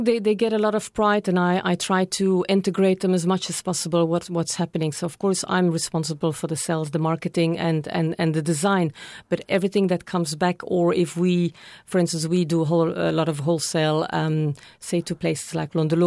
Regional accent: Belgium; I'm from Belgium, yeah.

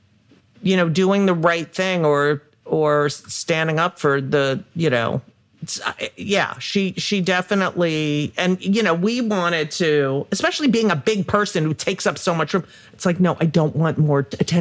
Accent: New Jersey, United States; I was born in 1962. I grew up in New Jersey in a suburban, very, even though we were 25, 27 miles from New York City.

